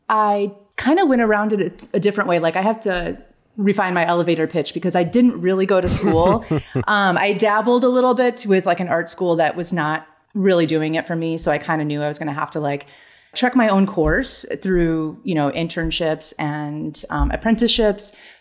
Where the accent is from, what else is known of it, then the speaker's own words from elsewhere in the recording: Michigan, United States; now in Atlanta, United States; No. So I'm from Michigan. So spent a lot of time in Chicago as a kid, you know, like weekend trips and everything.